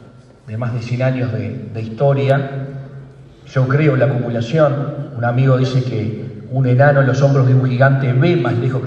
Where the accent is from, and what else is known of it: Uruguay